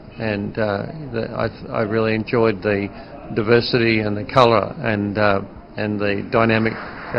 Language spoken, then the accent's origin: English; Australia; And as an Australian, I certainly freedom is close to my heart.